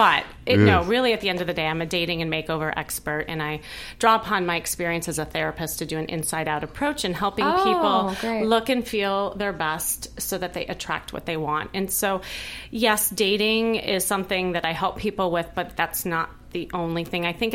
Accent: Chicago, Illinois, United States; I'm like, but I'm from Chicago and I'm a master's.

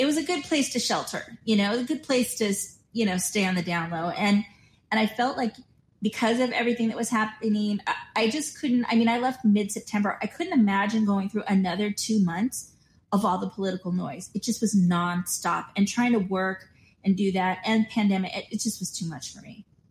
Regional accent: United States; moved away as an adult; now in Shanghai, China; because, you know, as an American, you can only stay in Shanghai.

